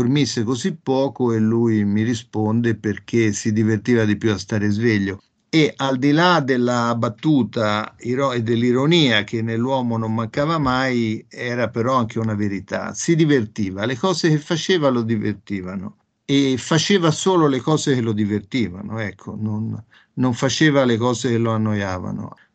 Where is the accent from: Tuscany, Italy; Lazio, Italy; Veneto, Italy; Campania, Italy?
Tuscany, Italy; Florence; tornare a Firenze, che era la mia città natale